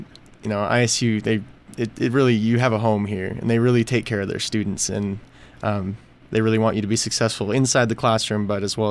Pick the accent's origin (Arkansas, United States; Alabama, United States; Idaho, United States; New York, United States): Idaho, United States; Kuna; I'm originally from Cuna, Idaho, which is a little, used to be a little farm town outside of Boise.